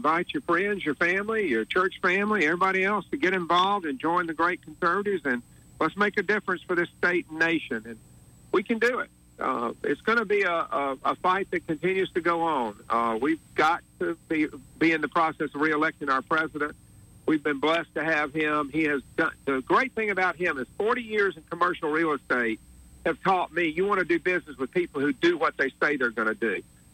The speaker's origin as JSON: {"language": "English", "town": "Montgomery", "region": "Alabama", "country": "United States", "tie": "born or raised there", "said": "You know, I grew up here in Montgomery, Alabama, went to the public schools, graduated from Lanier."}